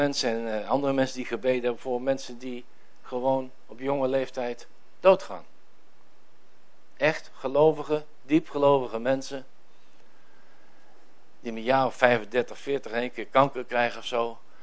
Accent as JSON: {"language": "Dutch", "region": "Groningen", "country": "Netherlands", "said": "ik ben een Noorderling, ik ben een stijve Groninger, ik ben een stugge Groninger."}